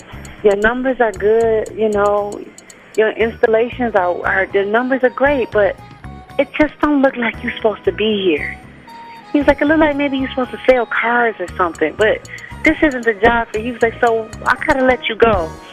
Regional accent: Saginaw, Michigan, United States; Well, I'm from Saginaw, Michigan. Population is about 5,000 to 6,000 people.

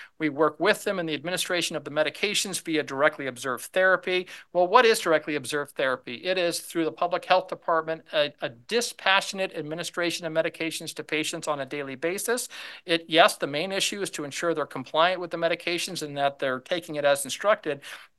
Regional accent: Nevada, United States; And I'm from Nevada originally, and sometimes it feels like you're in the middle of a desert driving alone

